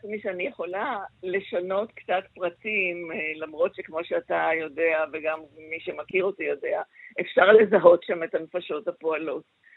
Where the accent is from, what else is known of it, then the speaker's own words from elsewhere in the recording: Jerusalem, Jerusalem District, Israel; עכשיו, אני ירושלמית במקור, אני ירושלמית מלפני 67, ומאוד אהבתי את ירושלים הקטנה ההיא.